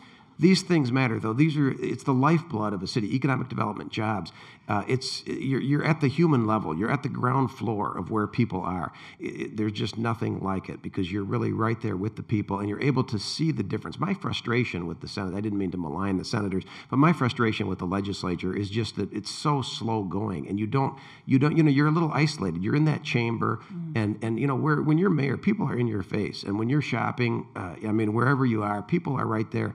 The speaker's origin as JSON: {"language": "English", "town": "Pontiac", "region": "Michigan", "country": "United States", "tie": "born or raised there", "said": "But my hometown of Pontiac, look at Detroit."}